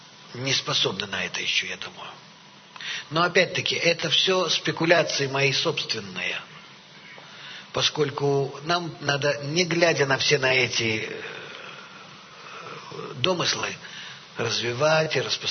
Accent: Russia; first language Russian; Я сам знаю хорошо весь тот народ, я вырос среди него. Мой родной язык русский.

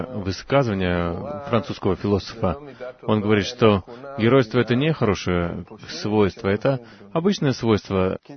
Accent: Migdal HaEmek, Northern District, Israel; Я рос на севере, в Крайот, в Мигдаль-Эмек

